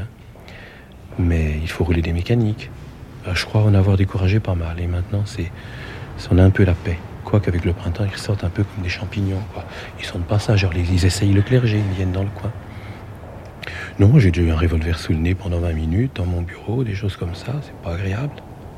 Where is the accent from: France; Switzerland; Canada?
France; Paris, Île-de-France; Je suis un méridional de la Porte d'Orléans, du 15e, du 7e arrondissement.